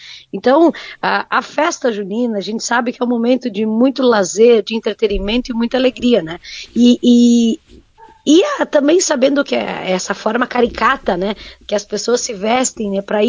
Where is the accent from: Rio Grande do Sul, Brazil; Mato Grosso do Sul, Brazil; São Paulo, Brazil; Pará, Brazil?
Rio Grande do Sul, Brazil; Sinimbu; E eu que sou da cidade de Sinimbu.